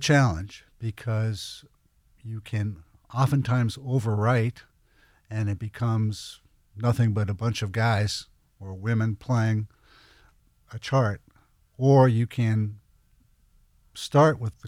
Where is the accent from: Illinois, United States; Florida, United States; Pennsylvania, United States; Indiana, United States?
Pennsylvania, United States; Pittsburgh; now in Los Angeles, United States; You know, when I was growing up in Pittsburgh, I'd be listening